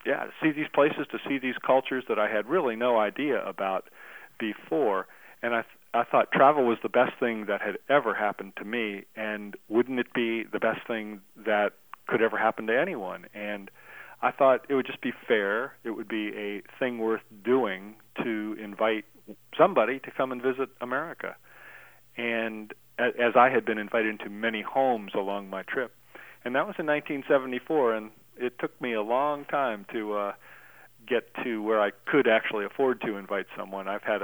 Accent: United States

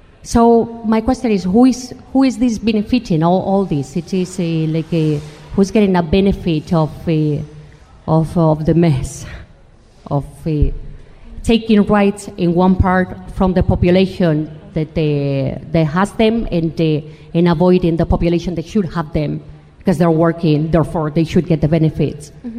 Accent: Spain; No, like for example, I'm from Spain.

